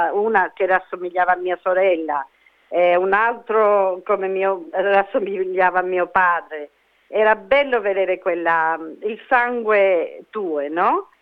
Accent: Australia; Italian is a second language; Italian-Australian. Cioè, sono australiana, però abbiamo quello, well, Italian flavor. So, sono australiana, però c'ho sempre the Italian values.

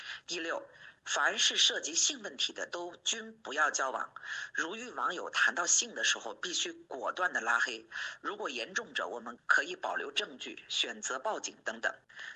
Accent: Toronto, Ontario, Canada; 我是来自加拿大的多伦多

